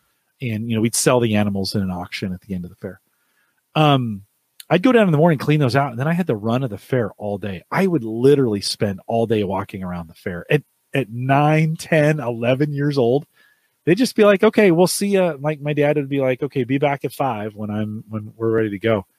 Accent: California, United States; So we're at the county fair, Santa Clara County Fair. I grew up in California.

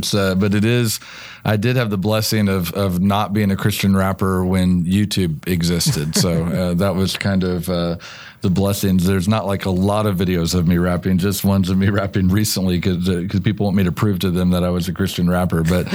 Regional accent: Illinois, United States; now in Edmond, United States; So I grew up in Illinois, but my wife and I, we've been here for 25 years. So we're definitely from Oklahoma now.

